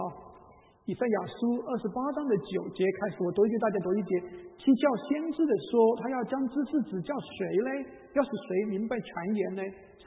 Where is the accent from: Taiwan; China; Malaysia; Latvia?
China; 那我们中国人有句话叫做"敬鬼神而远之"哈。